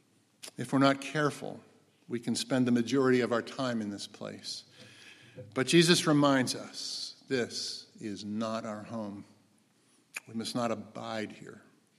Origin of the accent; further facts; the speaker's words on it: Pittsburgh, Pennsylvania, United States; now in Erie, United States; But most of you know I grew up in Pittsburgh and I have many of my roots there. And of course, I've done the math, and I have actually lived in Erie far longer than I ever lived in Pittsburgh.